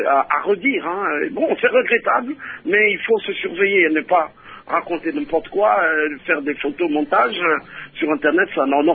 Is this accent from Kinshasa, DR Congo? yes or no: yes; Kinshasa, DR Congo; moi je viens de Kinshasa